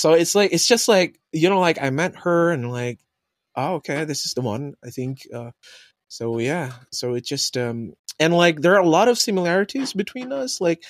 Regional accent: Bogor, West Java, Indonesia; I grew up in Bogor, like, born and raised

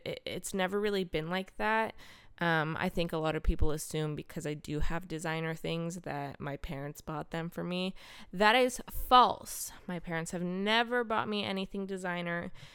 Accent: Columbus, Ohio, United States; I grew up in Columbus, Ohio.

